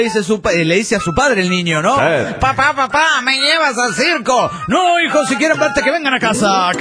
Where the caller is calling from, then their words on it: Cochabamba, Bolivia; de Cochabamba, Bolivia.